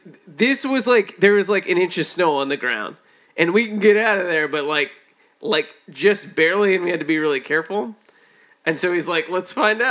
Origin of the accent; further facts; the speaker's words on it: California, United States; I felt so cool as a Californian, like, going, oh my god, I'm actually in the snow and I can handle the cold.